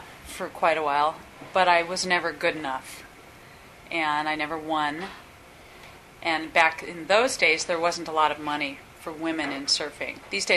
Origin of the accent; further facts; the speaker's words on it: West Coast, United States; I grew up on the West Coast, and I grew up surfing in Malibu.